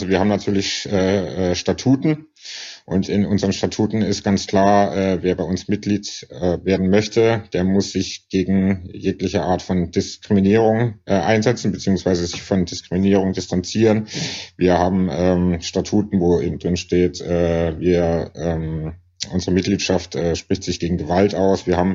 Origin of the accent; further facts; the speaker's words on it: Karlsruhe, Baden-Württemberg, Germany; now in Berlin, Germany; Ich bin in Karlsruhe aufgewachsen, im Wildparkstadion im Block A4 groß geworden